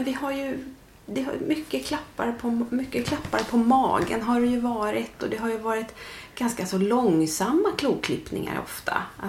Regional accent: Tyresö, Stockholm County, Sweden; also born or lived in Nacka; Jag är ju född på Nacka sjukhus, men jag vill liksom, mina föräldrar har ju bott i Tyresö och mina första dagar har jag ju tillbringat i Tyresö och bott här hela tiden.

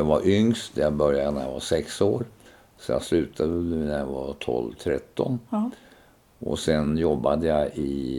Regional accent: Ullånger, Västernorrland County, Sweden; born there; now in Tyresö, Sweden; I Ullånger, vid Höga kusten.

